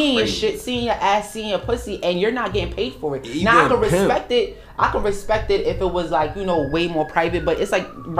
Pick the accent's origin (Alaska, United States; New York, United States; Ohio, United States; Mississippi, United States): New York, United States; Brooklyn; Like I said, I'm from Crooklyn. Like, this is the home where the crooks.